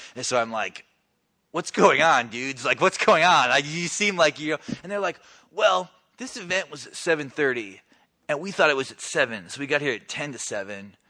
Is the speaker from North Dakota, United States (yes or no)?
yes; North Dakota, United States; I'm also from North Dakota.